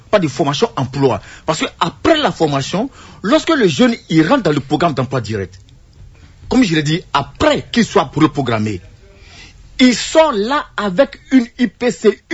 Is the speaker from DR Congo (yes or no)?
yes; DR Congo; qu'est-ce qu'on a inventé ici chez nous en RDC?